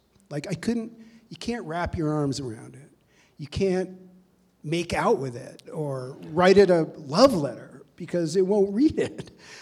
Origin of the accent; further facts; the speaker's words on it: New York City, New York, United States; All right, so I grew up in New York City, in Brooklyn Heights.